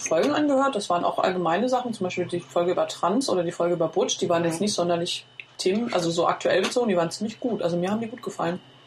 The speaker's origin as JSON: {"language": "German", "town": "Dresden", "region": "Saxony", "country": "Germany", "tie": "born or raised there", "said": "als gebürtige Dresdnerin"}